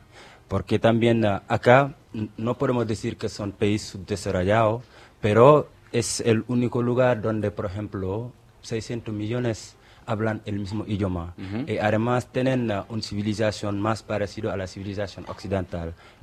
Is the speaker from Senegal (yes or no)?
yes; Nganda, Kaolack, Senegal; Spanish is a second language; Yo soy de Kaolack, del centro. En realidad no soy de Kaolack, pero la región se llama Kaolack.